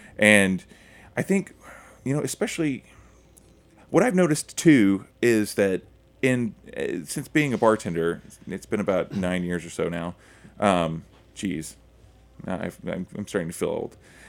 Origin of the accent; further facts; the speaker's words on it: Oklahoma, United States; I'm from Oklahoma